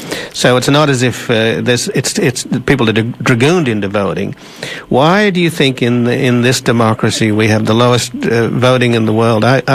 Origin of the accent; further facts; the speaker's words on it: Australia; born there; I was born in Australia